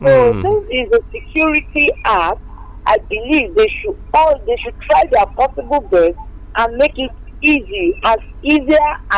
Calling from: Akure, Ondo, Nigeria; I'm calling from Akure, Alagbaka.

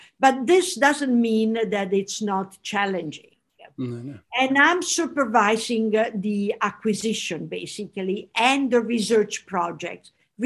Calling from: Los Angeles, California, United States; So I'm joining from Los Angeles.

